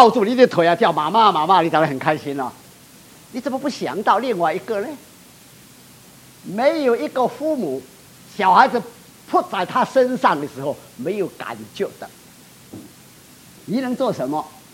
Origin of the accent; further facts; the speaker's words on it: China; 我不是说我身为中国人讲孝亲